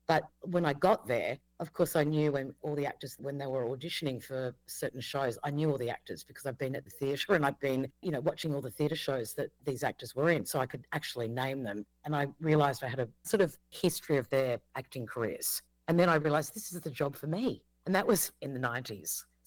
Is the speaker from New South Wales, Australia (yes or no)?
yes; Sydney, New South Wales, Australia; I grew up in Bondi with a single mum in Sydney